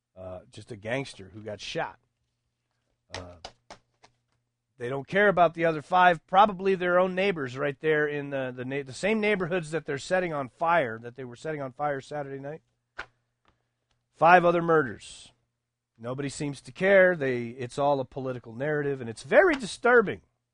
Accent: United States; I frankly am embarrassed as an American that Hillary Clinton is a nominee for the President of the United States.

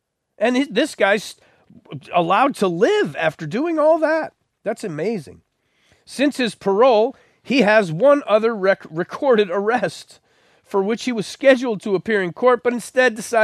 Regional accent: United States; I'm sorry, it's embarrassing for me as an American.

